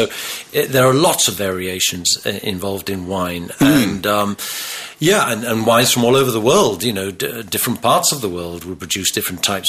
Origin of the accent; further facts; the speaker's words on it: England, United Kingdom; moved away as an adult; now in Gibraltar; I was born in Gibraltar, left when I was young, ended up in England. My father's English, or was English. So I spent all my secondary education in the UK, came back for a holiday in 1982 to Gibraltar and stayed.